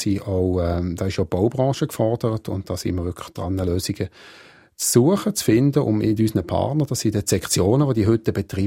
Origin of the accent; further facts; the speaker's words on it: Bern, Switzerland; also born or lived in Graubünden / Ticino / Valais; Meine Mutter ist eine Holländerin. Aufgewachsen bin ich in Bern. Die letzten 25 Jahre habe ich aber im Schweizer Alpenraum gelebt, im Graubünden, im Tessin, im Wallis und jetzt im Berner Oberland. Und ursprünglich von meiner Vaterseite her bin ich Walser.